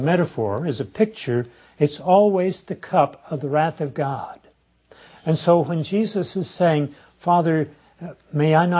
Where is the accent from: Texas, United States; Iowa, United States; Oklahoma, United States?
Texas, United States; Now, I grew up in Texas, and Friday night football is big stuff in Texas.